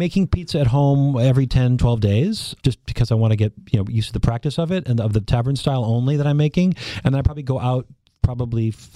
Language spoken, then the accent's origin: English; Minnesota, United States; You know, I'm from Minnesota. I went to school in Wisconsin.